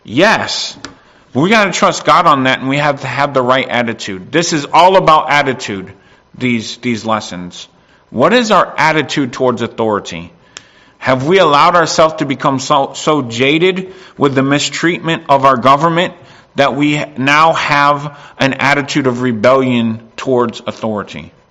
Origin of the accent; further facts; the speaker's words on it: United States; being from the United States brings up a whole nother can of worms of, I'm just from the United States, so of course the battle for independence had to be the most righteous thing in the whole earth